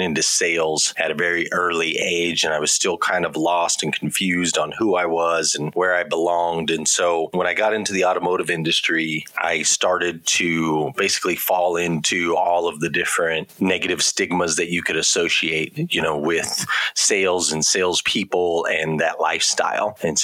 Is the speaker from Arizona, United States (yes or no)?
yes; Flagstaff, Arizona, United States; I grew up in Flagstaff, Arizona. I come from a military family. So in the early years, we kind of bounced around all over the place. My dad was in the Army, but we landed in Flagstaff. And so that's where I grew up.